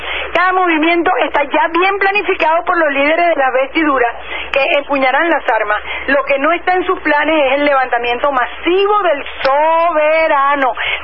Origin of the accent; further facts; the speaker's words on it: Venezuela; como individuo, como venezolano